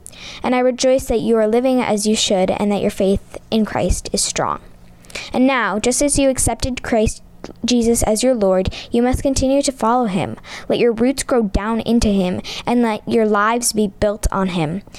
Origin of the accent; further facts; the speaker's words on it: Edina, Ohio, United States; I'm from Edina, Ohio.